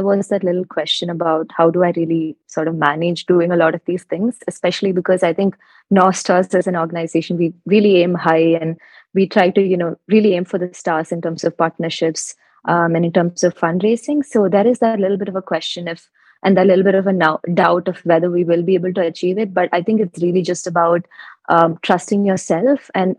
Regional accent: Kerala, India; I come from Kerala, which is a state in India.

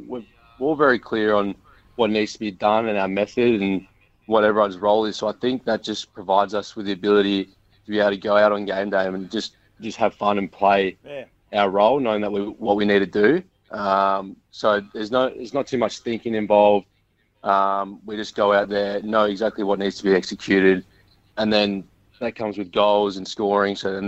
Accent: Bridgewater, South Australia, Australia; also born or lived in Scott Creek; I've been all around the Adelaide Hills. So I grew up in Scott Creek and Bridgewater as well. Lived in Harndorf for a bit.

